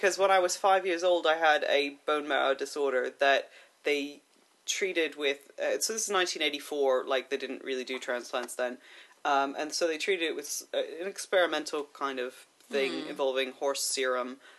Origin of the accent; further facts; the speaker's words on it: United States; moved away as an adult; now in London, United Kingdom; I started running just after I moved to London in 2002. You may have noticed from my accent, I'm not from around here. I'm originally from the States, and I moved here after university.